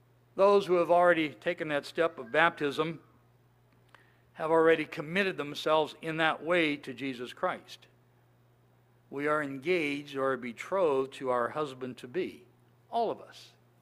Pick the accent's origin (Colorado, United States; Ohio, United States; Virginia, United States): Ohio, United States; My wife is from South Dakota. I'm from Ohio.